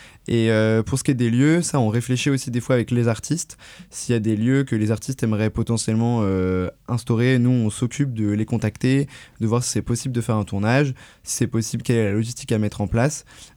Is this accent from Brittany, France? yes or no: yes; Rennes, Brittany, France; sachant qu'on est de Rennes, que le matériel qu'on loue, qu'on prend, il se trouve à Rennes